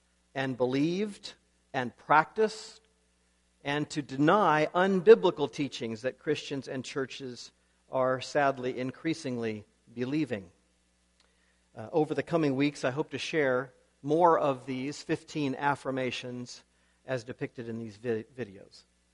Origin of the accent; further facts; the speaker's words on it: Indiana, United States; now in Winnipeg, Canada; manned the fort back here in Winnipeg. First, we visited my parents at their home in Kentucky, though we are from Indiana originally.